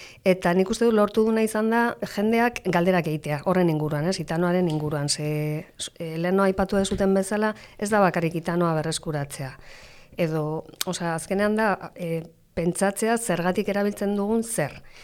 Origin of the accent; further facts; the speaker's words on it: Spain; first language Spanish; Basque is a second language; Ni zure kasuan bezala, zuka euskaldun du naiz, nire ama hizkuntza gaztelana izan da.